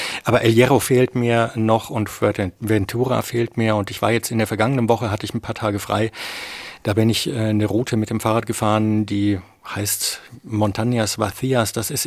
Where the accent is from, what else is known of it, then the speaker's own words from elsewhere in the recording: Bavaria, Germany; Ich komme aus dem Mittelfränkischen, aus der Nähe von Roth.